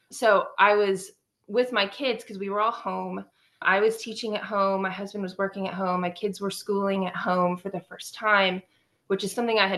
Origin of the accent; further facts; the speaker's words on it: Abilene, Texas, United States; I am originally from Abilene, Texas, West Texas girl, living in the Dallas-Fort Worth area.